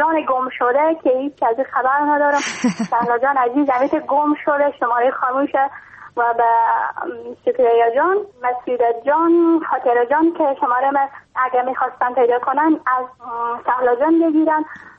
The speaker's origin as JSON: {"language": "Persian", "country": "Iran", "said": "ما خواهر کوچیک هستم، … از ایران هستم."}